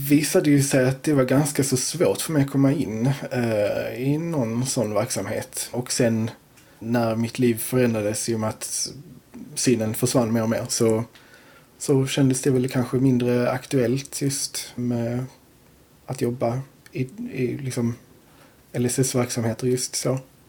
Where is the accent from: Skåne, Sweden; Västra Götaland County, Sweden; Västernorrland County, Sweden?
Skåne, Sweden; Torekov; now in Landskrona, Sweden; Torekov från början. Sen har jag flyttat runt en del och nu har jag hamnat i Landskrona.